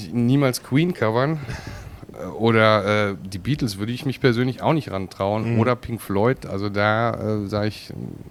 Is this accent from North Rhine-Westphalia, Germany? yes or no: yes; North Rhine-Westphalia, Germany; now in Mannheim, Germany; ich komme ja eigentlich aus der Dortmunder Ecke.